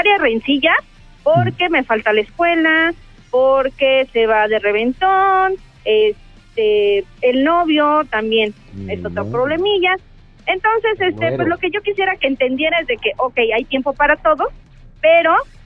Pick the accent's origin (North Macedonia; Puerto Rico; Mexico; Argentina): Mexico; Cuauhtémoc, Mexico City; De aquí, de la delegación Cuauhtémoc.